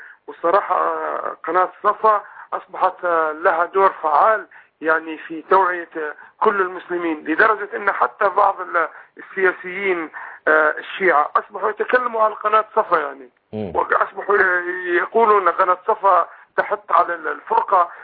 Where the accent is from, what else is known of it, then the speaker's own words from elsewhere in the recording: Libya; أنا مواطن ليبي، يعني مواطن ليبي